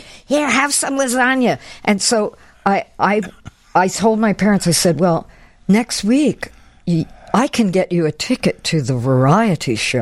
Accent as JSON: {"language": "English", "region": "Pennsylvania", "country": "United States", "tie": "born or raised there", "also_born_or_lived": "New York City", "said": "Outside of Philadelphia."}